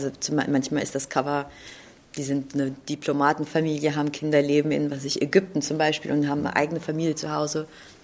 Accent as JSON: {"language": "German", "country": "Germany", "moved": "yes", "lives_now": "France", "said": "Ich komme zwar aus Deutschland, bin seit 25 Jahren weg, lebe in Frankreich, bin aber nicht Französin, weder noch Amerikanerin"}